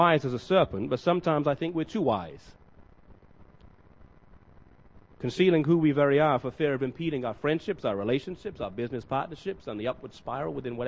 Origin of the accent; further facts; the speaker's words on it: England, United Kingdom; I remember when I was in high school growing up in England